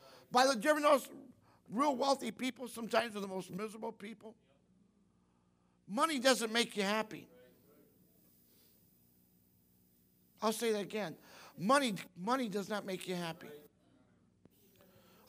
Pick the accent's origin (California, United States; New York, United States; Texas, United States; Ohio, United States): Ohio, United States; Toledo; born there; I was born in Toledo, Ohio, on March 22nd, 1949, in Toledo, Ohio, amen?